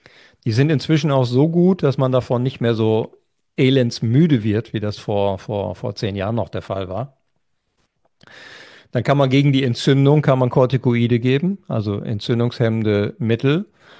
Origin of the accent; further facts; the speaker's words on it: Lower Saxony, Germany; So bin ich mit Bäumen nicht aufgewachsen. Ich bin nicht am Waldesrand im Wald aufgewachsen, sondern an einer Küste, die, wir sagen ja in Ostfriesland immer ganz gerne, wo man dann Samstag schon sieht, wer sonntags zum Tee kommt.